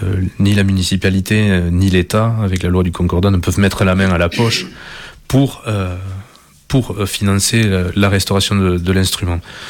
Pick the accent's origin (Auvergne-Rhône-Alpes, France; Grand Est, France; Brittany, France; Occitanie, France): Occitanie, France; Moi, je suis originaire du Gers.